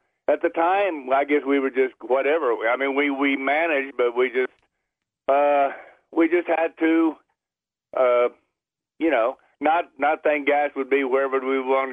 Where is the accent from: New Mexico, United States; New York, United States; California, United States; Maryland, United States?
New Mexico, United States; In 1963, the high school band I was in went from New Mexico to the Coliseum and marched for a Rams-Colts game